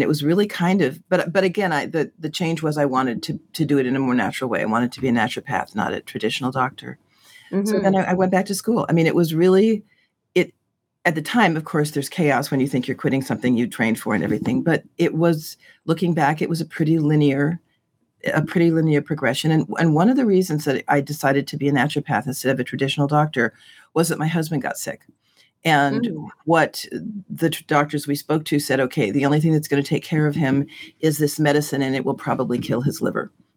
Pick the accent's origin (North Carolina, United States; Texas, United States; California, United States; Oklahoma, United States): California, United States; connect with aunts and uncles and cousins that I didn't see growing up in California.